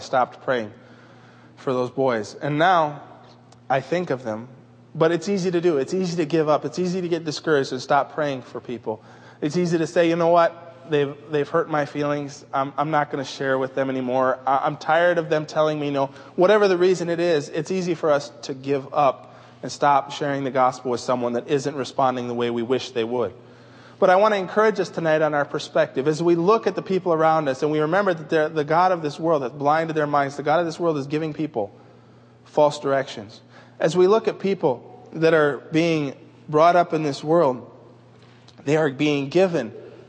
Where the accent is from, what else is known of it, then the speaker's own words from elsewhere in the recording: Japan; There were five boys I grew up with in Japan.